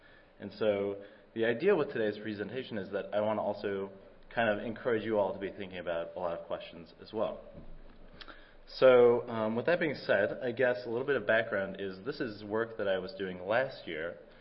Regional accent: Utah, United States; now in Oregon, United States; I'm from Utah, and I'm in Oregon

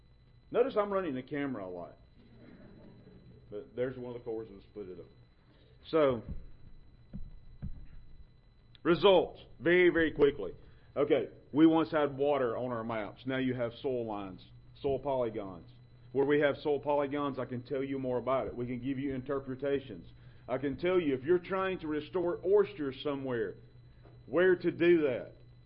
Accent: the South, United States; But notice the I talk differently than him. I'm obviously from the South.

